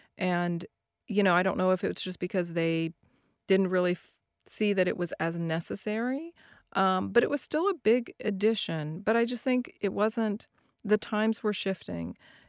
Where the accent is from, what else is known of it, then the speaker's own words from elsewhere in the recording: Columbus, United States; It's great to be in Columbus. It's great to be in my hometown.